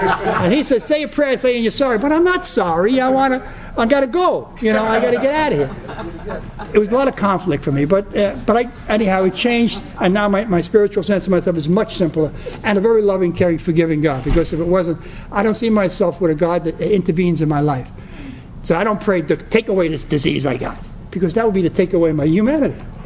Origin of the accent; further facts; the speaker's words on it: Bronx, New York, United States; I mean, I'm Bronx Irish Catholic brought up. I was an altar boy.